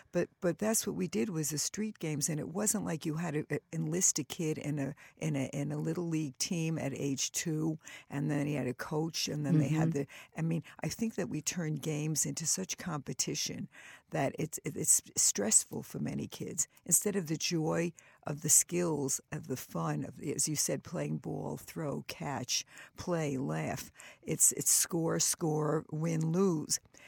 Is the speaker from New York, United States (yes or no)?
yes; New York City, New York, United States; also born or lived in Ohio; And I grew up in New York City, and believe me, the street was our playground and all the street games.